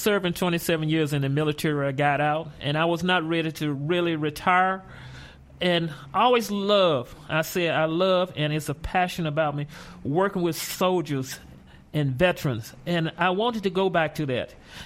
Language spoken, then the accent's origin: English; Mississippi, United States; Yes, I'm originally from Mississippi.